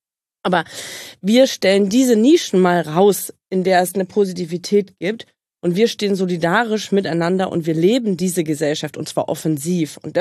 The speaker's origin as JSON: {"language": "German", "town": "Frankfurt", "region": "Brandenburg", "country": "Germany", "said": "ich komme aus Frankfurt-Oder, ich bin mit 99% der Menschen fremd dort."}